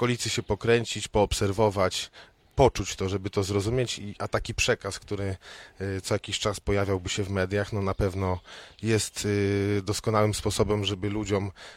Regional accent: Lublin, Lublin Voivodeship, Poland; sam się urodziłem i wychowałem w Lublinie, także tutaj jest przyjazd mój, nastąpił po studiach.

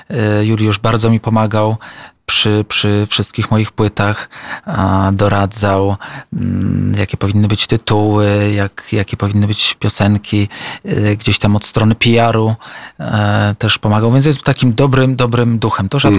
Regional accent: Kraków, Lesser Poland, Poland; born there; gdzieś tam pojawiałem się w Krakowie, bo urodziłem się w Krakowie

